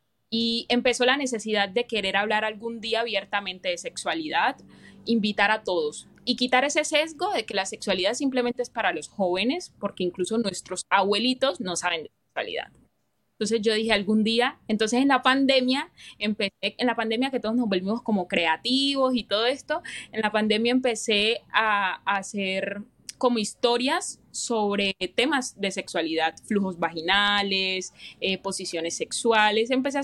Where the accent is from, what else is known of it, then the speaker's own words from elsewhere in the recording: Quibdó, Chocó, Colombia; now in Armenia, Colombia; yo soy de Quibdó, Chocó. Actualmente vivo en Armenia, estudio medicina, tengo 25 años